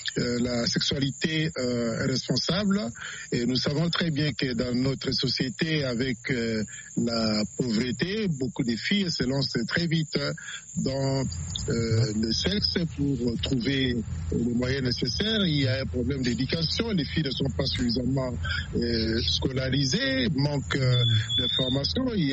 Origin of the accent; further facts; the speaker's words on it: Goma, North Kivu, DR Congo; Je viens de Goma.